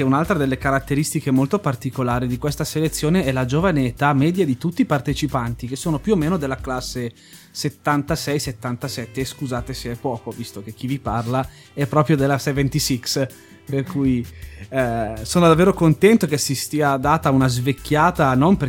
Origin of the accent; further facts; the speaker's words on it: Sicily, Italy; Però essendo siciliano può darsi che vada a congratularmi con lui di persona, quest'anno magari ci provo, sarò in vacanza in Sicilia